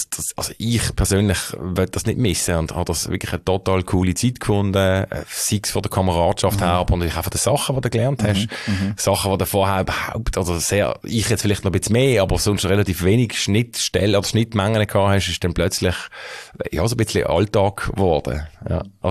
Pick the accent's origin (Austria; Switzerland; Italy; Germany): Switzerland; Basel, Basel-Stadt; Geboren in Basel, ich bin hier aufgewachsen, habe vor der Primarschule bis zum Gymi alles hier in Basel-Stadt gemacht, genau.